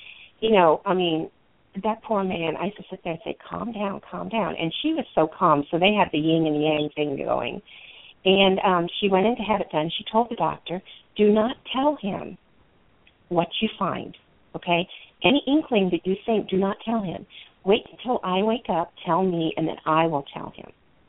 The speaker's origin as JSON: {"language": "English", "region": "England", "country": "United Kingdom", "tie": "born or raised there", "said": "I grew up in England, and I grew up that you don't talk back to your elders."}